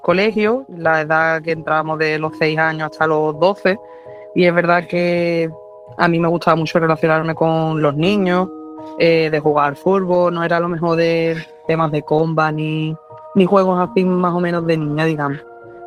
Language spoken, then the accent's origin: Spanish; La Línea de la Concepción, Andalusia, Spain; soy de Cádiz, un pueblo de La Línea. Tengo 26 años